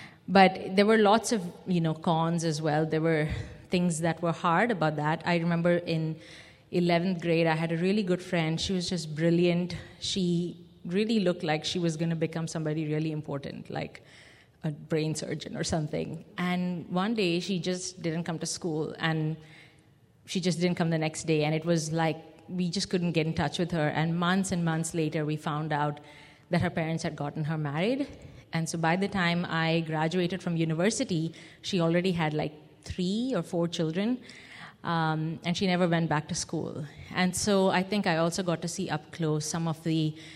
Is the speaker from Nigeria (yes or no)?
no; Dubai, United Arab Emirates; So I'm Indian. And my parents moved to the Middle East for work. And so that was the only world I had ever known.